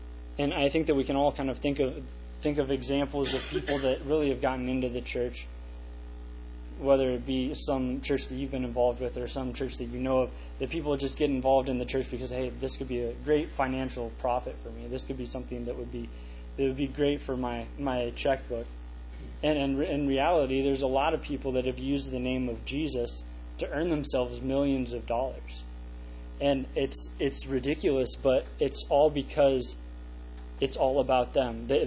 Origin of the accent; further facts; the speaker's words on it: Cedar Rapids, Iowa, United States; I am from Cedar Rapids, Iowa, as I've told you guys before.